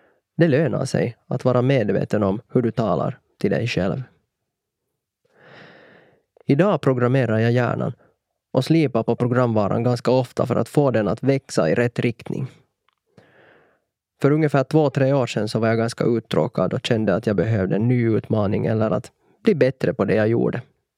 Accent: Colombia; now in Sweden; Min nästa stora utmaning är återresan till mitt hemland Colombia.

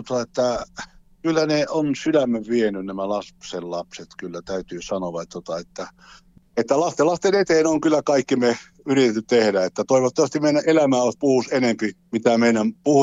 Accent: Juva, South Savo, Finland; also born or lived in Koli; No minä olen syntynyt siellä Juuvassa, semmoinen kivenpyörittäjän kylä.

